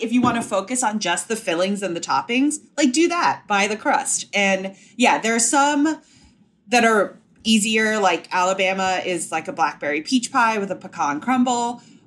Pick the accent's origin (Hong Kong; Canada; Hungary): Hong Kong; now in New York, United States; And for me, growing up in Hong Kong, I would eat a similar thing